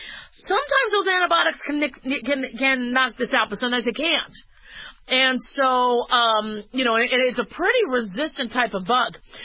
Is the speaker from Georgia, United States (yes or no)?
no; Arizona, United States; also born or lived in Las Vegas, Nevada; I grew up in Arizona and Vegas, and I would love just hanging out by the produce.